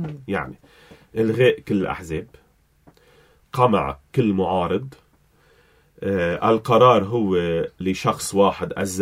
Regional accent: Lebanon; يعني عندنا بلبنان هلا التربية بأسوأ حالاتها

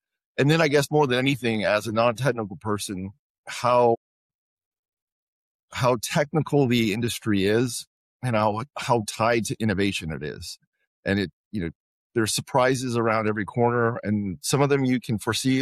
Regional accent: California, United States; was right about when my home state, California, was having significant electricity issues

